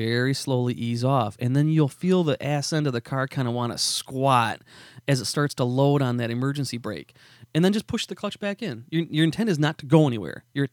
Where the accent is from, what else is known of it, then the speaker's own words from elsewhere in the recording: United States; I am an American guy, but I'm also a GM guy